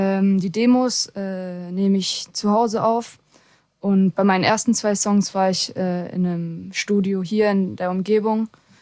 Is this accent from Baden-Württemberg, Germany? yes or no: yes; Baden-Württemberg, Germany; Ursprünglich komme ich aus der Nähe von Heidelberg, also 2 Stunden mit dem Auto